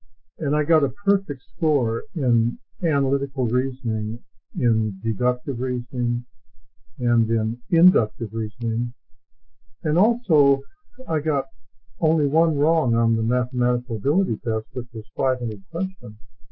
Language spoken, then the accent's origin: English; Madison, Wisconsin, United States; I grew up in Madison, in Wisconsin, just southeast of Madison.